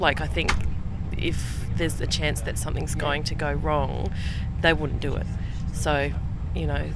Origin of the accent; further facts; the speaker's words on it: Lavington, New South Wales, Australia; and I'm from Lavington.